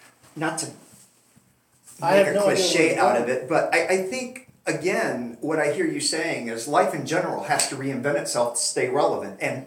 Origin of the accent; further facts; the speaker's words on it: Northeast, United States; I busted out laughing in the car because I come from the Northeast